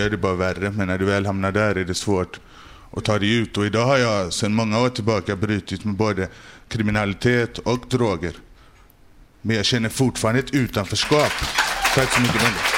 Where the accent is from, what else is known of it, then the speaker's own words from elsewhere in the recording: Gothenburg, Västra Götaland County, Sweden; Trots att jag är svensk och jag kommer från Majorna. Så jag är inte liksom... jag är inte från förorten från början. Jag har ett svenskt namn, jag är svensk.